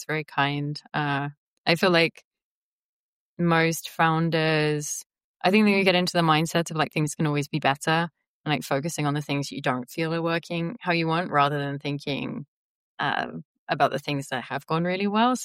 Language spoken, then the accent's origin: English; England, United Kingdom; also born or lived in Netherlands; because of the fact that I'm from England originally and I was living in the Netherlands